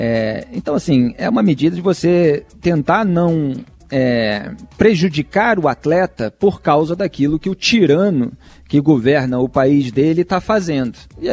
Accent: Rio de Janeiro, Brazil; Eu sinto inveja como carioca

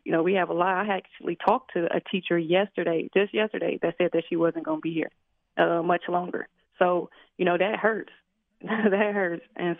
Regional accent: Decatur, United States; I am 29 years old. I am from Decatur, born and raised on the playground where I spend most of my days, seriously.

